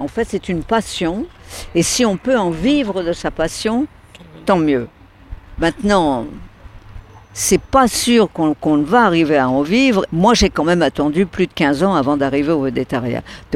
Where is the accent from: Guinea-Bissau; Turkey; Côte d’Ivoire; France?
France; Neuilly-sur-Seine, Île-de-France; born there; Je suis née à Neuilly, mais dans la partie la plus proche de Courbevoie, la plus proche de la Seine, qui n'était pas la partie la plus chic.